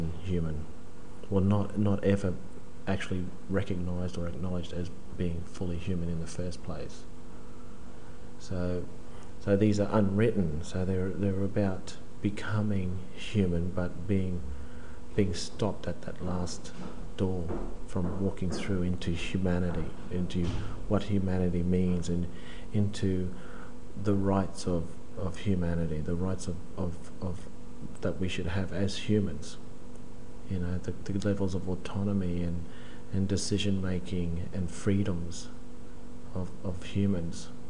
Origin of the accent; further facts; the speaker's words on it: Innisfail, Queensland, Australia; I was born in Innisfail in North Queensland. It's a little town. I grew up there and I went to high school in Cairns. My family moved to Cairns, and my brothers and my sister and I, we all went to high school in Cairns.